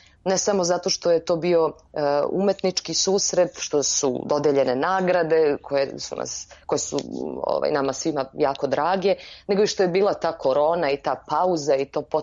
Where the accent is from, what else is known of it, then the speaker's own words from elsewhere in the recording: Sarajevo, Federation of Bosnia and Herzegovina, Bosnia & Herzegovina; kao što rekoh, ja sam iz Sarajeva. I moje detinjstvo, moj prvi udah, slike i filmovi najranijeg života vezani su za moje žene bosanske.